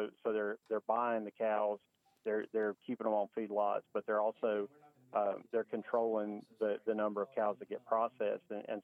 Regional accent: Alabama, United States; Yeah, and a big part of it is that, you know, growing up in Alabama, and I think a lot of places are like this

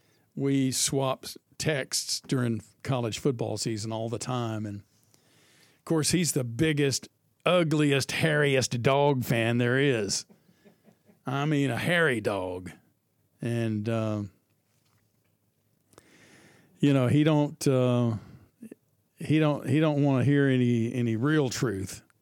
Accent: Dalton, Georgia, United States; I'm not the biggest dog fan, even though I grew up in Dalton, Georgia. All my high school buddies, they look at me like I'm some Benedict Arnold.

